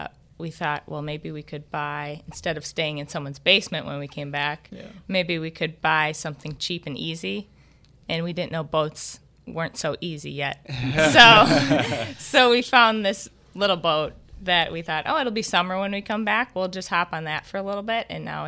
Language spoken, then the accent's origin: English; Winona, Minnesota, United States; Well, I grew up on the Mississippi. I'm from Winona, so big river town down there. So I grew up, that was the weekend activity.